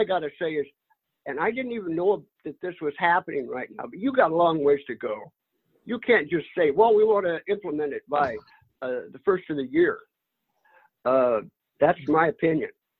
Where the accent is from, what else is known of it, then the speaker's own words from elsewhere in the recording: Auburn, Washington, United States; I'm from Auburn.